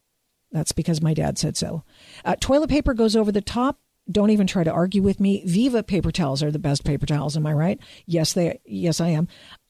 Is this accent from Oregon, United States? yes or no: yes; Portland, Oregon, United States; I'm a PNW girl, UW grad. I grew up in Portland.